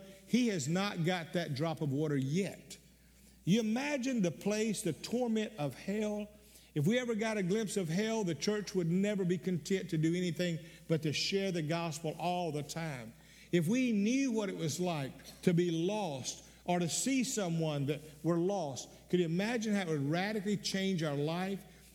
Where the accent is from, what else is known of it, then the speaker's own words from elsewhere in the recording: Newfoundland and Labrador, Canada; He came to Columbus where I was at. I was raised in Newfoundland.